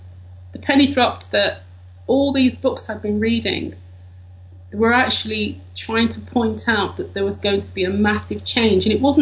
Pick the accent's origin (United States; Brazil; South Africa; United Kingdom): United Kingdom; I'm British.